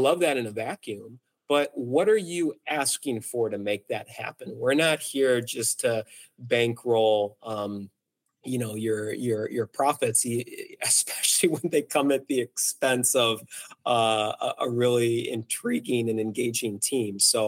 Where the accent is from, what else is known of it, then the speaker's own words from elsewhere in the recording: Arizona, United States; I grew up in Southern Arizona.